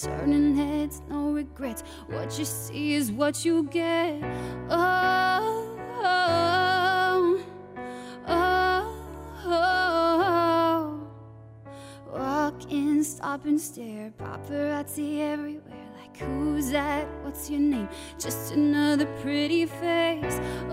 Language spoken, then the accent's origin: English; Efland, North Carolina, United States; I loved it. I miss it so much. Everything's beautiful here right now, and you know, I never played video games growing up.